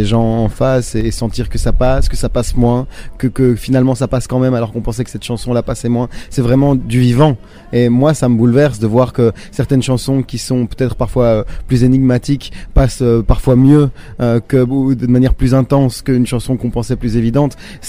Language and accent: French; Brussels, Brussels-Capital Region, Belgium; Moi, je viens de Bruxelles